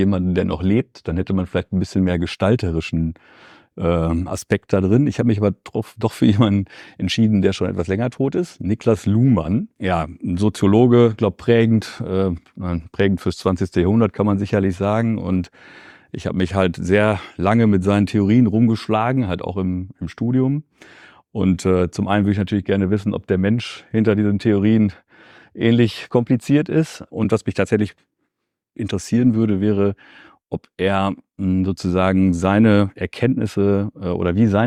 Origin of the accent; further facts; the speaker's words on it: Verl, North Rhine-Westphalia, Germany; also born or lived in Bielefeld; Geboren in Bielefeld, aufgewachsen tatsächlich in Verl. Ja, und habe da bis zum Studium gelebt